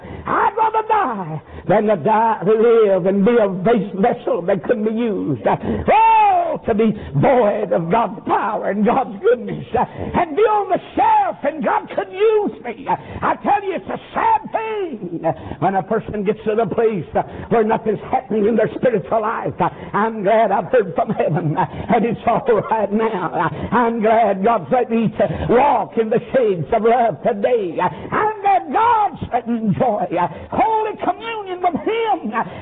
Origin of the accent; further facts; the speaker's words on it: North Carolina, United States; I'm from North Carolina.